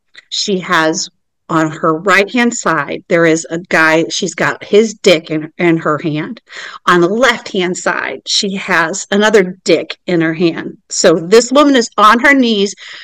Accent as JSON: {"language": "English", "country": "United States", "said": "are you American? Yes, we're American."}